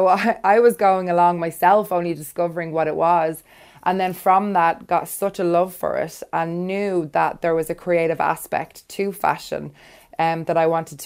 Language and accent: English; Dublin, Leinster, Ireland; I am from Dublin.